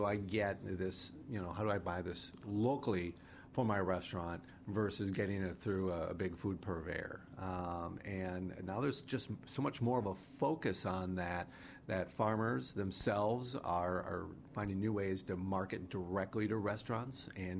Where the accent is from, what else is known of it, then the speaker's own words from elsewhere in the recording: Cedarburg, Wisconsin, United States; I've grown up in a number of tourism towns. I grew up in Cedarburg, formative years in Wisconsin Dells. So I've been around it all my life.